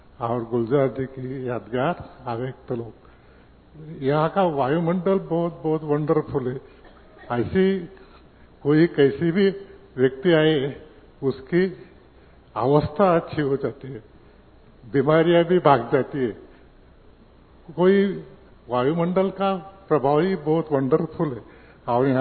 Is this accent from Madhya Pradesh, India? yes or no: no; Jalgaon, Maharashtra, India; हम जलगांव महाराष्ट्र से आए हैं।